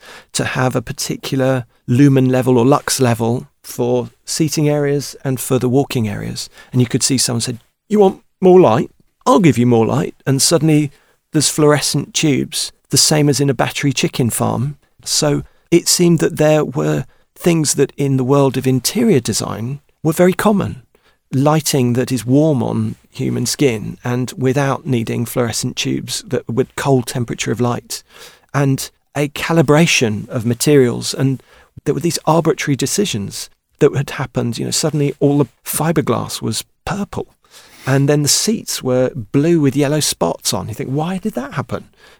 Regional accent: Wood Green, London, United Kingdom; I was brought up in Wood Green and would go to school in Muswell Hill.

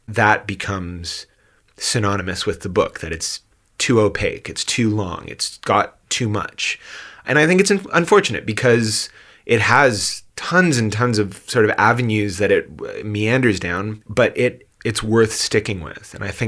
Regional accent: London, Ontario, Canada; I went to a bookstore in my hometown of London, Ontario

